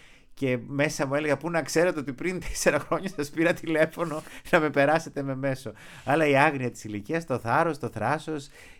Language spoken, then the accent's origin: Greek; Thessaloniki, Central Macedonia, Greece; Γιατί είμαι Θεσσαλονικιός, ήρθα στην αρχή στην Αθήνα, απέτυχα, με κόψαν οι σχολές, ξαναγύρισα πίσω